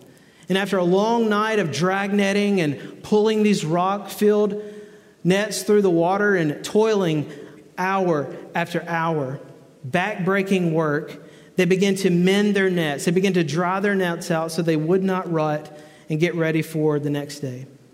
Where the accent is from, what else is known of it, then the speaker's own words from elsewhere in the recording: Mississippi, United States; And so my friend, Randall, and I, me growing up in Mississippi, him growing in Louisiana, we loved to fish ponds